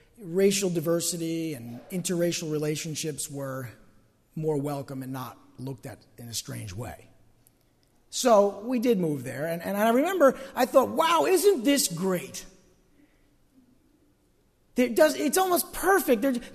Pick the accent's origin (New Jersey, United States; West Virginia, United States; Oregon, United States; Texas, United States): New Jersey, United States; East Rutherford; I had grown up over here in East Rutherford and was born in Passaic in Beth Israel Hospital, and I grew up over in East Rutherford, and it was an Italian neighborhood